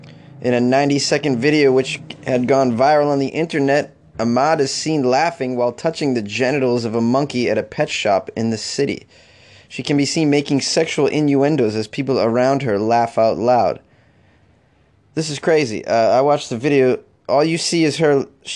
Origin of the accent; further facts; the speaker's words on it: Iowa, United States; near my hometown in Iowa, there's a small city called Cumming.